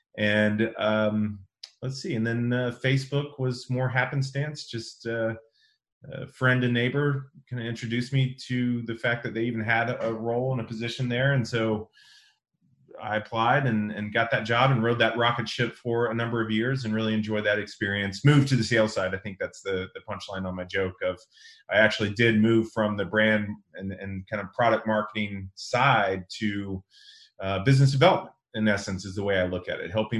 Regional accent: Tomball, Texas, United States; I grew up in Northwest Houston, a small town called Tomball, Texas.

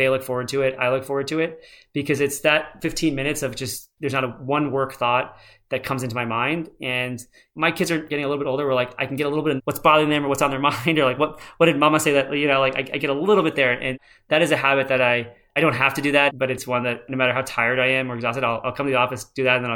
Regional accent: United States; born there; But I was born in America.

